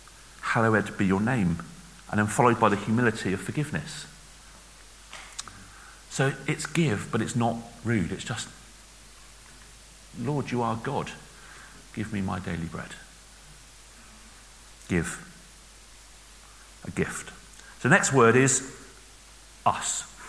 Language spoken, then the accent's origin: English; Bristol, South West England, United Kingdom; accent: Bristol; I'm from Bristol, and I speak Bristol.